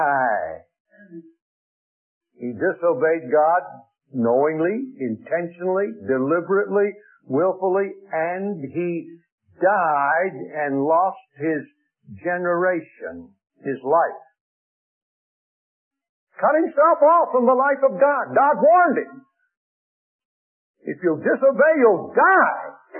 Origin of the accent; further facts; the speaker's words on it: Lancaster, Pennsylvania, United States; born there; where I was born in Lancaster, Pennsylvania.